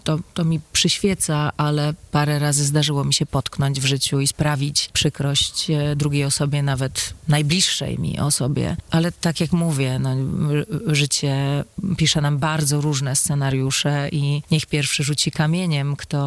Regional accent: Mikołów, Silesian Voivodeship, Poland; Pochodzę z Mikołowa. Bardzo lubię to miasto. Nie jestem jakoś bardzo związana z samym Mikołowem. Po prostu jestem związana z moją małą ojczyzną, którą jest Śląsk.

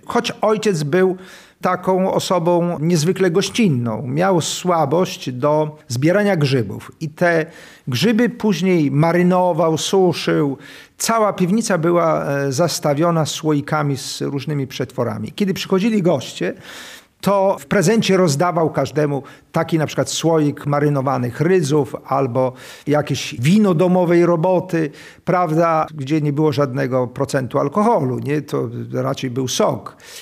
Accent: Podlaskie Voivodeship, Poland; U nas na Podlasiu jest tradycja faszerowania ryb, szczególnie szczupaków.

